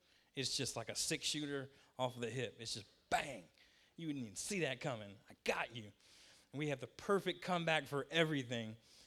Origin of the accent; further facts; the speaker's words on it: Virginia, United States; So when we first moved here, we're from Virginia. We're not from around here. And we've been here for coming up on 10 years now.